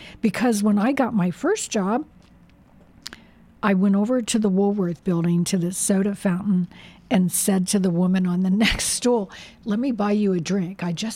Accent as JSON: {"language": "English", "town": "Covington", "country": "United States", "tie": "born or raised there", "said": "In Covington."}